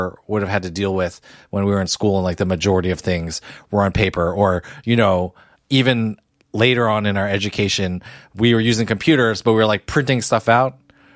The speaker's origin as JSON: {"language": "English", "region": "New Jersey", "country": "United States", "tie": "born or raised there", "said": "I had season passes to Six Flags Great Adventure growing up in New Jersey. It was about 45 minutes away from where I lived, and I had a lot of happy summer memories there."}